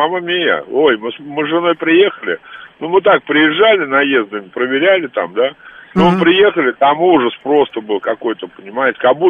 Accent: Moscow, Russia; я москвич коренной, в общем-то, родился в Москве и несколько поколений.

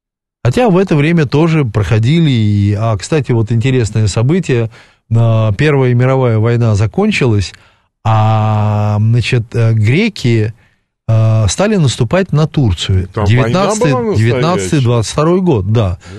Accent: Odesa, Odesa Oblast, Ukraine; как в Одессе говорят, да, все-таки мой родной город

